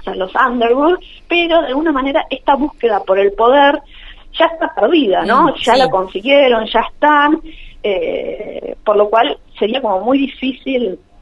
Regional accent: Argentina; nosotros como argentinos tenemos como esa idea común

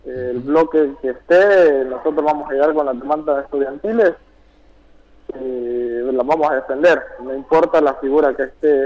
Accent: El Salvador; now in La Plata, Argentina; Exactamente, sí, yo soy de El Salvador, nací ya en el 2013 en la línea de Argentina, y bueno, acá estoy ya estudiando

